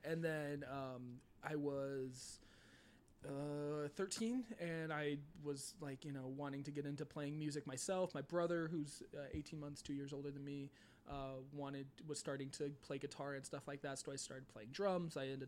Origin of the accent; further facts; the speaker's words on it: Phoenix, Arizona, United States; also born or lived in Tucson; I was, yeah. I born and raised in Phoenix. I lived in Tucson for a couple of years, but I've spent all of my 30 years of existence in the state of Arizona, and 28 of which specifically in Phoenix, West Phoenix.